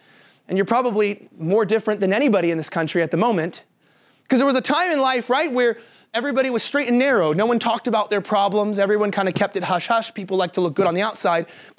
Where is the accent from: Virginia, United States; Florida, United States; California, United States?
California, United States; I'm from California. We have a name for that.